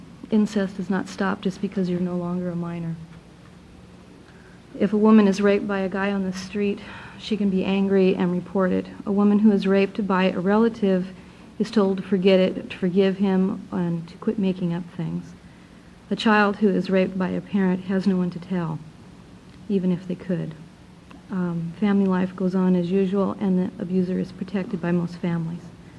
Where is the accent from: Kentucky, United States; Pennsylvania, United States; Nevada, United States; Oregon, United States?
Oregon, United States; Forest Grove; I'm from Forest Grove, Oregon.